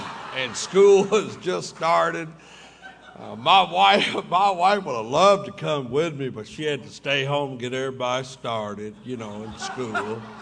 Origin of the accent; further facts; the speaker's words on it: Kentucky, United States; born there; I was born in Kentucky, and I got sober in Kentucky.